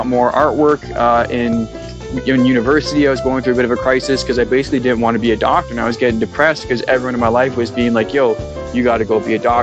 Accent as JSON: {"language": "English", "region": "Ontario", "country": "Canada", "tie": "born or raised there", "lives_now": "Vancouver, Canada", "said": "I'm an artist living in basically Vancouver, Canada. And what can I say? I grew up in Ontario in a sort of middle class, somewhat conservative household."}